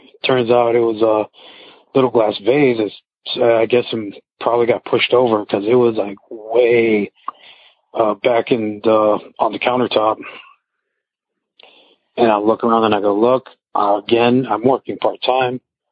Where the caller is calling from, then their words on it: Chicago, Illinois, United States; I'm calling from Chicago, Illinois.